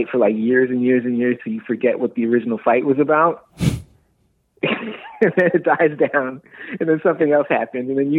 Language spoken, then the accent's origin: English; Canada; it's a lot of growing up stories about growing up in Canada, but it's also about growing up black. Like for me, it's about growing up black and American in Canada with two halves of your family that don't get along.